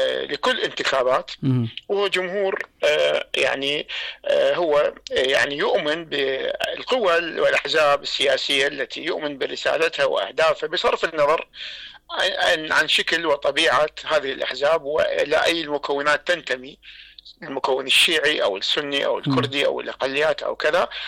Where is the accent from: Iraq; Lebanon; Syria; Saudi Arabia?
Iraq; احنا عندنا بالعراق